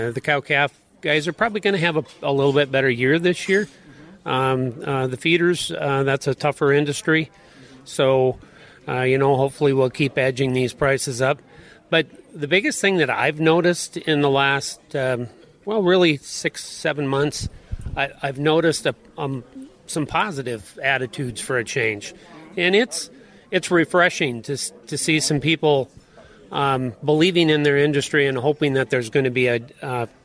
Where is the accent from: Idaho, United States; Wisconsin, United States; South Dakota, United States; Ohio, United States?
South Dakota, United States; De Smet; I'm from DeSmit, South Dakota.